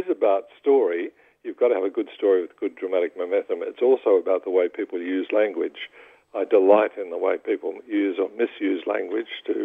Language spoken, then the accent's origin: English; Victoria, Australia; I grew up in Victoria as a supporter of AFL